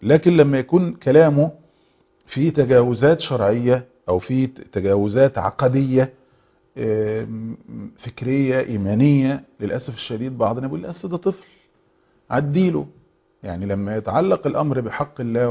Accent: Egypt; زي مثلا اللي عندنا في مصر كان اسمه الحنة بيبقى ليلة مثلا الفرح

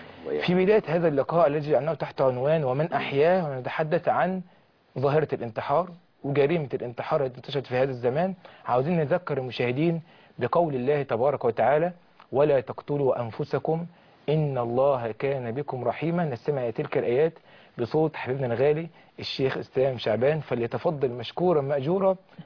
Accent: Egypt; في بلدنا مصر

